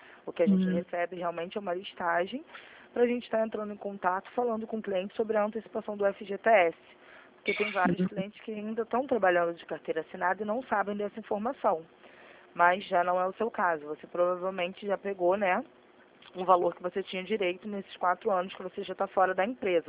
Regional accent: Rio de Janeiro, Brazil; Eu sou aqui do Rio.

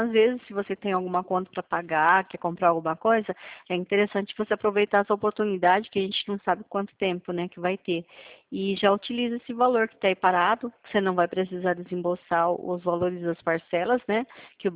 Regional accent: Americana, São Paulo, Brazil; Eu sou de Americana, tá?

